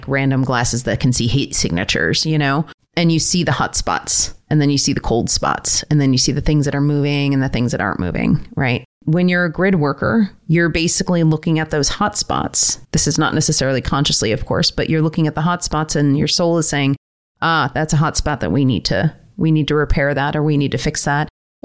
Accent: Detroit, Michigan, United States; Well, I grew up in Detroit.

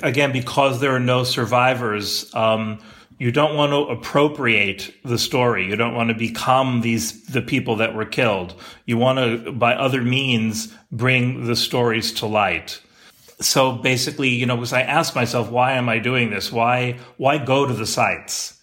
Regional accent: United States; I'm from the U.S., I'm also a Canadian citizen

